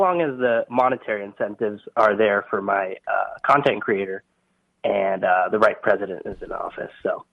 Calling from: Los Angeles, California, United States; from Los Angeles

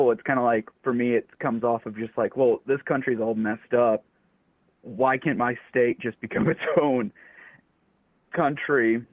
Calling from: Seattle, Washington, United States; from Seattle.

